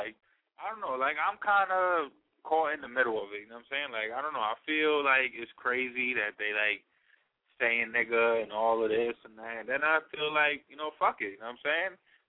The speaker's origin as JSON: {"language": "English", "region": "New York", "country": "United States", "tie": "born or raised there", "said": "growing up in New York, I mean, everybody used it."}